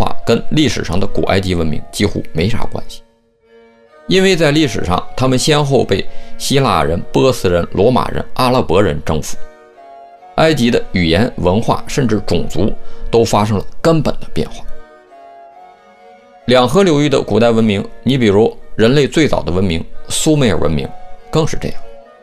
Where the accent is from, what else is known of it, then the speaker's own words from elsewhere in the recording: China; 这个很多人都知道，也是我们中国人非常自豪的一点。